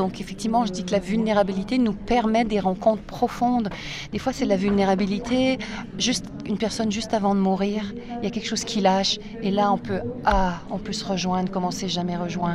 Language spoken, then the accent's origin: French; Canada; je suis canadienne, hein, ma mère est québécoise.